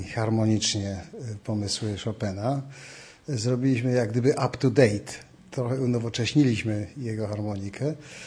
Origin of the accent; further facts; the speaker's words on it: Kraków, Lesser Poland, Poland; moved away as an adult; Ja jestem Polakiem i do 20 roku życia mieszkałem w tym kraju. Jestem krakowianinem